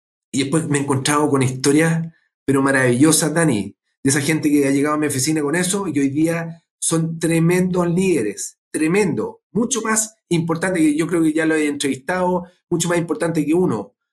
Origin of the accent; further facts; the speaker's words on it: Santiago, Santiago Metropolitan Region, Chile; born there; ¿En qué comuna nací? Nací en el Calvo Maquena, con lo cual debe ser comuna Santiago Centro, creo.